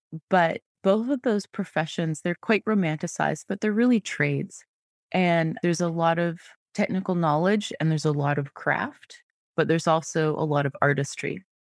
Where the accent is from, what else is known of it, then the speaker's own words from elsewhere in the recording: British Columbia, Canada; I grew up in British Columbia and really kind of in the wilderness.